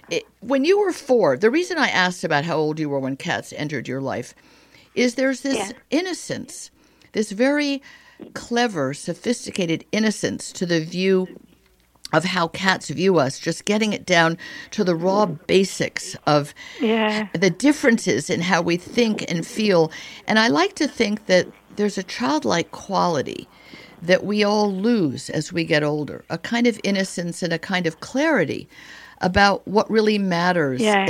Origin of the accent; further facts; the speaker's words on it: Rome, Lazio, Italy; I grew up in Italy, in Rome, yeah, where you are now, and lived there numerous times throughout my life as a little girl, as a teenager, and then multiple times as an adult.